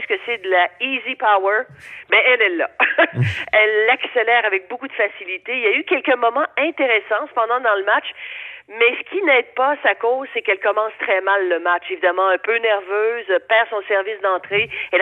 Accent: Montreal, Quebec, Canada; qui a déjà gagné chez nous à Montréal.

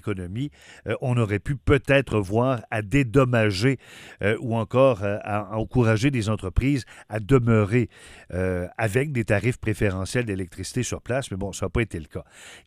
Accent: Shawinigan, Quebec, Canada; quand j'ai commencé à faire de la radio, parce que je suis de Shawinigan

